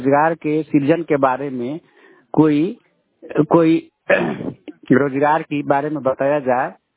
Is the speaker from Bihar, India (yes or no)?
yes; Bihar, India; मेरे गांव में शिक्षित बेरोजगार हैं, जो चनपटिया प्रखंड के अंतर्गत आता है, जिला पश्चिम चंपारण हुआ बिहार